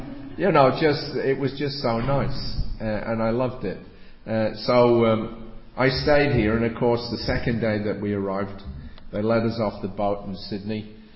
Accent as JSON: {"language": "English", "region": "England", "country": "United Kingdom", "moved": "yes", "lives_now": "Australia", "said": "I'm originally from England, so they were living in the northern England"}